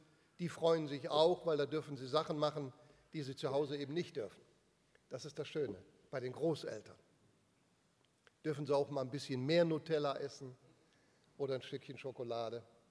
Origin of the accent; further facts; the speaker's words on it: Cologne, North Rhine-Westphalia, Germany; Ich komme ursprünglich aus dem Kölner Raum.